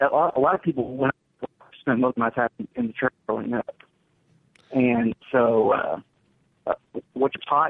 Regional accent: Louisville, Kentucky, United States; Hey, I grew up in the Louisville, Kentucky area. I'm just north of that right now, but spent most of my time in the Louisville, Kentucky area.

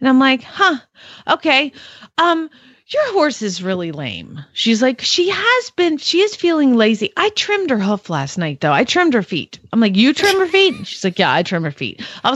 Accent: Georgia, United States; I mean, I'm from Georgia and Georgia State is downtown Atlanta and there ain't no vet clinic at Georgia State.

